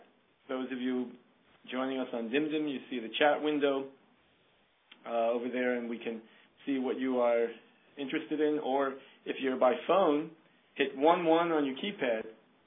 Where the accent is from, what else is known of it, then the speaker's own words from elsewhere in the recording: New York, United States; And being a New Yorker, I asked you, where is that?